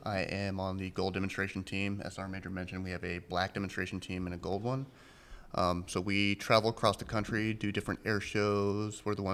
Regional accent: Orlando, Florida, United States; I'm originally from Orlando, Florida, the Central Florida area.

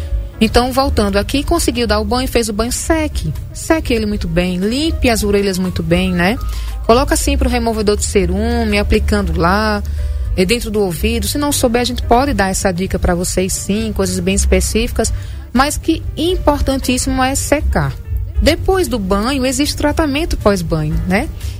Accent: Pão de Açúcar, Alagoas, Brazil; E sou ribeirinha, sou do Pão de Açúcar, né?

